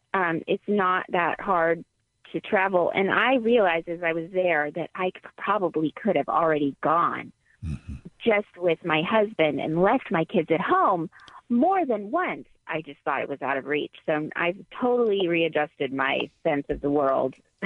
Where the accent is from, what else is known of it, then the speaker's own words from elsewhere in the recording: England, United Kingdom; born there; I was born in England.